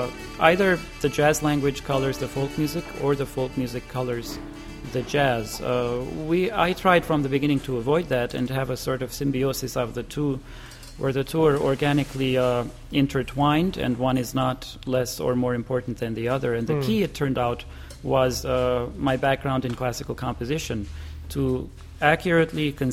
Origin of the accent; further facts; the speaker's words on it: Beirut, Beirut Governorate, Lebanon; also born or lived in Cyprus; Well, I was born in Cyprus. I grew up in Beirut in the 70s and 80s.